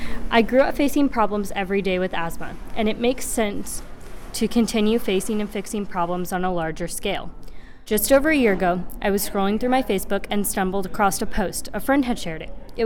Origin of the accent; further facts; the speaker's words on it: Palmer, Alaska, United States; I'm 15 years old and I'm from Palmer. In the February of 2000, I was born, a month early.